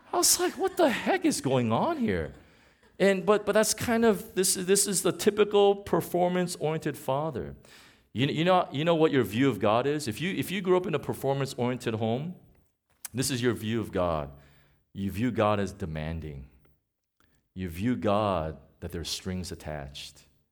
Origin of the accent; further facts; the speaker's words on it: United States; because I'm an American citizen. And so I'm very proud to be American. Even though Trump is in office, I'm still proud to be an American.